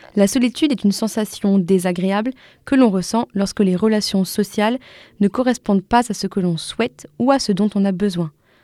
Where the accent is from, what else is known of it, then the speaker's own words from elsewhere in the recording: France; also born or lived in Germany; J'ai grandi en France, mais j'ai aussi vécu 2 ans en Allemagne.